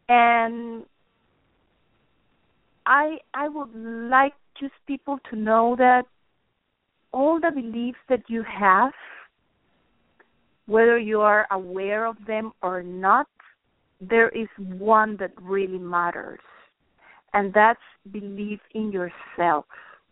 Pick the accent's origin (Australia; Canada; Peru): Peru; Lima; first language Spanish; English is a second language; now in Detroit, United States; I live in Michigan, but I'm Peruvian. I'm from Lima, Peru, South America. So actually, my mother tongue is Spanish.